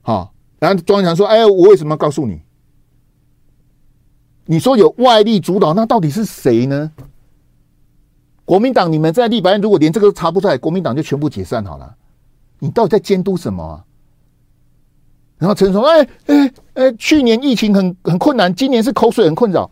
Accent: Taiwan; 中共要我们台湾人死光光，不给我们疫苗

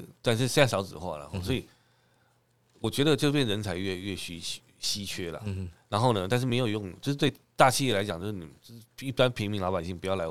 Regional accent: Taiwan; 比我们台湾人还穷

